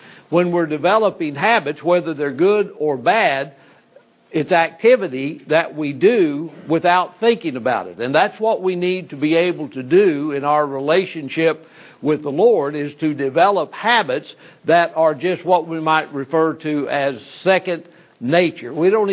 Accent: Oklahoma, United States; I am from Oklahoma originally.

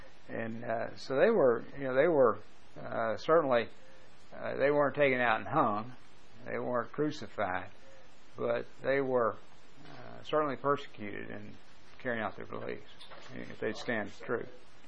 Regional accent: Kentucky, United States; moved away; And I'm from Kentucky, but it's been 30-plus years ago, so don't ask me where any of these places are anymore, other than Louisville.

